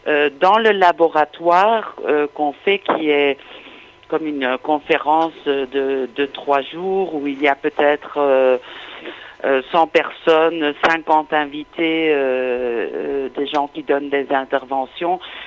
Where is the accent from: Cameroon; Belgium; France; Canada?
Belgium; now in Copenhagen, Denmark; moi je suis belge en fait, donc je suis arrivée à Copenhague début des années 90